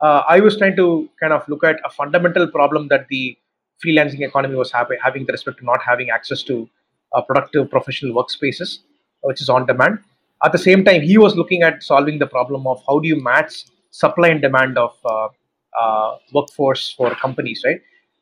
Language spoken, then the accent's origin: English; Chennai, Tamil Nadu, India; English is a second language; I'm from Chennai